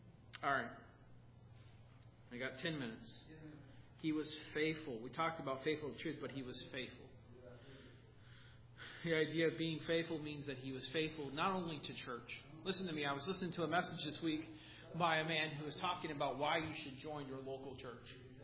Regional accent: Pax, Illinois, United States; grew up in a little town called Pax, Illinois.

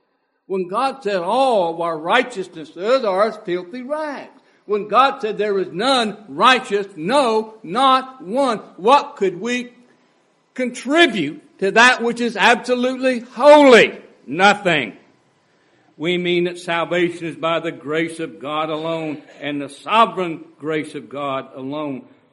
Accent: Gooding, Idaho, United States; now in Kentucky, United States; Oftentimes when people ask me, "Where are you from?" I tell them, "I'm from Gooding, Idaho." "What are you doing in Kentucky? How'd you get here?"

